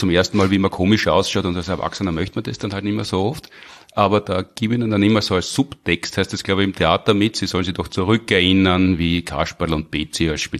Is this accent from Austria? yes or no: yes; Graz, Styria, Austria; Ich war ja als Grazer Kind nie in der Wiener Urania.